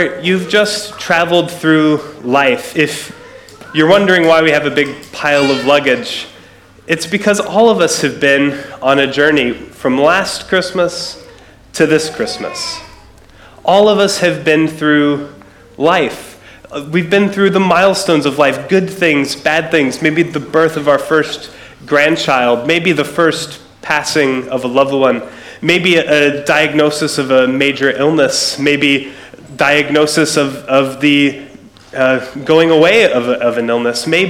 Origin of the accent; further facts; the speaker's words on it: United States; now in Scotland, United Kingdom; You can hear from my voice, I'm not Scottish, I'm American, but I haven't traveled, I actually live here.